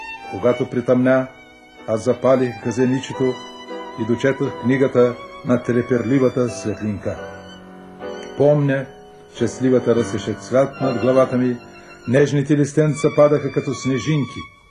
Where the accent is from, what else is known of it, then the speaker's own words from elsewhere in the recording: Strazhitsa, Veliko Tarnovo Province, Bulgaria; Родното ми село Стражица се намира на 40 км от средновековната столица на България, Велико Търново. Израстох покрай бреговете на една малка, но стремителна и шумлива река